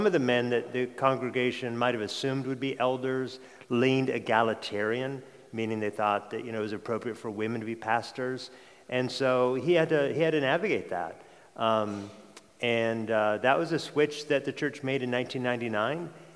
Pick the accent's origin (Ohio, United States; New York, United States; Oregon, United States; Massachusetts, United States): Oregon, United States; Portland; also born or lived in Honolulu, United States; I grew up in Oregon because my parents divorced and my mom moved to be near her parents in a suburb of Portland.